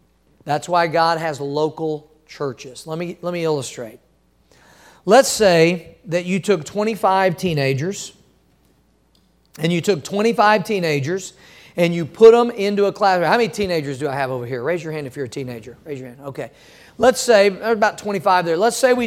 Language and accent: English; Missouri, United States; now in Florida, United States; I remember as a child growing up in Missouri, we'd have some really harsh winters and we'd have blizzards and we'd have lots of snow and ice.